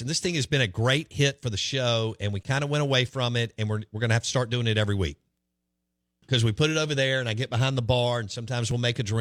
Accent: Jackson, Mississippi, United States; Man, I mean, growing up in Belhaven, I almost did.

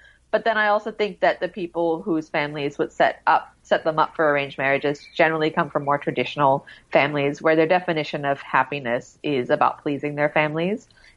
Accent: Singapore; I think when I was growing up in Singapore, because we moved internationally so much and then we would come back here, I just didn't really feel like I belonged very much.

